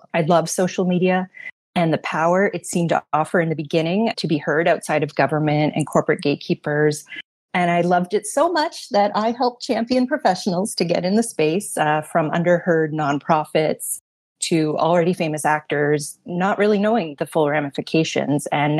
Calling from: Toronto, Ontario, Canada; I'm joining you from Toronto today.

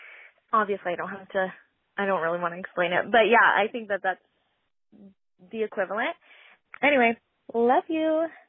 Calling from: Calgary, Alberta, Canada; I am calling from Calgary.

